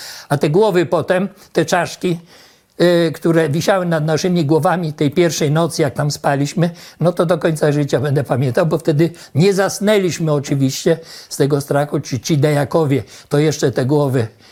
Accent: Warmian-Masurian Voivodeship, Poland; moved away as an adult; also born or lived in Germany; Urodziłem się w Niemczech w czasie wojny. Potem się wychowywałem w małym miasteczku na Mazurach.

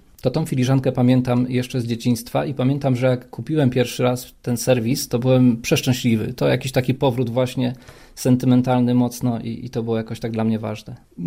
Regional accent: Mirostowice, Lubusz Voivodeship, Poland; To, że jest gdzieś ta moja mała ojczyzna tam, może niedaleko, bo zaledwie 60 km od Zielonej Góry, ale jest ta mała ojczyzna, w której spędziłem mnóstwo czasu, w której spędziłem dzieciństwo

